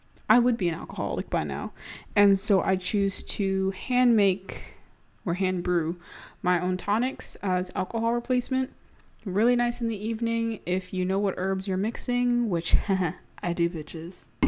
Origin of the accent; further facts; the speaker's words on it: Maryland, United States; I'm from Maryland, y'all. I don't know how to say words.